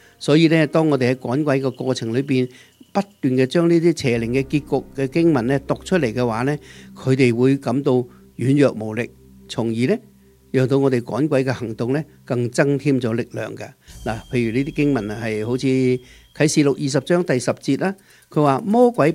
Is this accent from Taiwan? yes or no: no; China; 我们中国人有一句这样的讲法